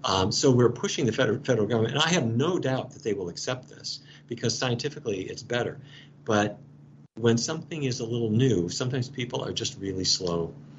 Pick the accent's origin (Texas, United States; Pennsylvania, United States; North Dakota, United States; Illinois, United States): North Dakota, United States; Fargo; I grew up in Fargo, North Dakota.